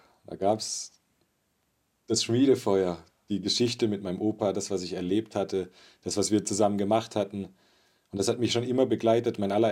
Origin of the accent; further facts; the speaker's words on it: Germany; Meine Mama und er kamen dann hierher. Und so sind wir dann hier in Deutschland auch aufgewachsen.